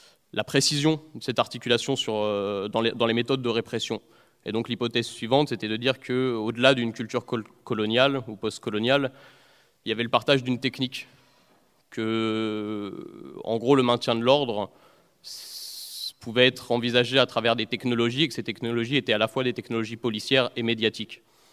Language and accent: French; Gennevilliers, Île-de-France, France; moi j'ai grandi à Gennevilliers